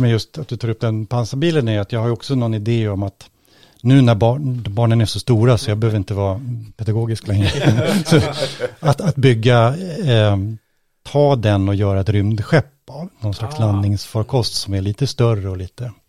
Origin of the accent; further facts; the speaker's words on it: Uppsala, Uppsala County, Sweden; Men jag är uppvuxen i Uppsala.